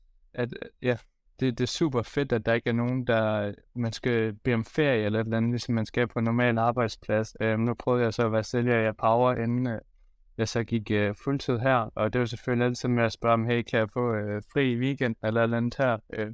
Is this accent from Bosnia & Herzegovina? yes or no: no; Kolding, Region of Southern Denmark, Denmark; now in Lisbon, Portugal; Jeg er fra Kolding af.